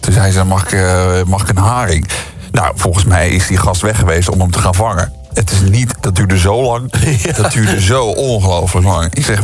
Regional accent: Netherlands; Ben ik wel Nederlander

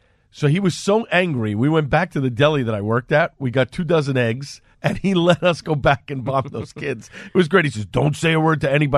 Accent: Staten Island, New York, United States; I know when I was a kid growing up on Staten Island, that was like

